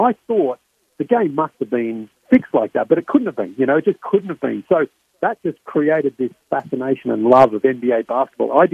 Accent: Australia; I used to play basketball as a kid growing up in Australia, like everyone sort of did in our little town there.

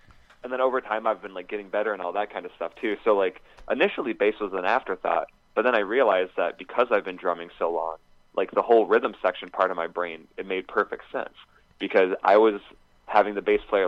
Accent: Fenton, Michigan, United States; Like, I grew up in Fenton, Michigan, so we were like, this is bizarre.

